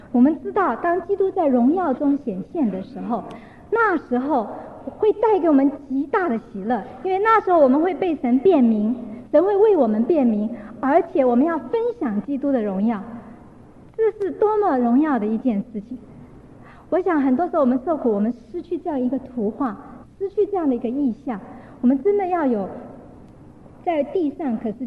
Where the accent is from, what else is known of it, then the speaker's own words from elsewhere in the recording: China; 就好像我们中国人讲的这个面子的问题